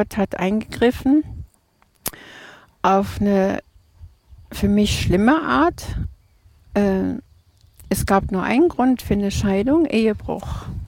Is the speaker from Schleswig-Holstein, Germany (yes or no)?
no; Krefeld, North Rhine-Westphalia, Germany; now in Thun, Switzerland